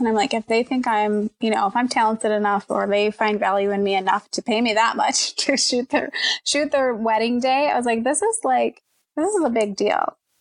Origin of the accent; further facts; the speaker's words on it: Michigan, United States; I'm from Michigan. We moved to Georgia. I worked for a bank as a bank teller. And then, started when we had kids, we moved back to Michigan